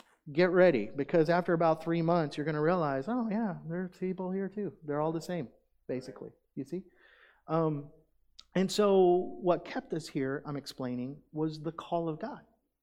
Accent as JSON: {"language": "English", "town": "Oklahoma City", "region": "Oklahoma", "country": "United States", "tie": "born or raised there", "lives_now": "Falls City, United States", "said": "I grew up in Oklahoma City, major metropolitan, millions of people. And then moving from, you know, big cities to Falls City, it was hard for me at first"}